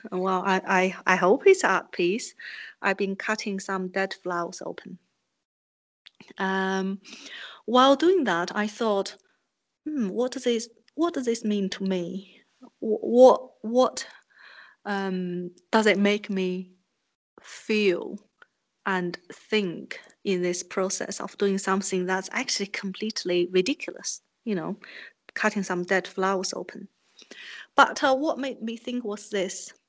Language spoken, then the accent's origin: English; China; moved away as an adult; now in United Kingdom; I was born and raised in China. I came to Britain when I was 29 years old, so fully grown as a Chinese person, and now I have a British passport.